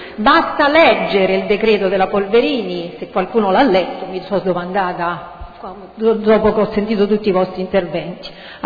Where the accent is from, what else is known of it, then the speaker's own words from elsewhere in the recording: Ladispoli, Lazio, Italy; perché anch'io sono di La Dispoli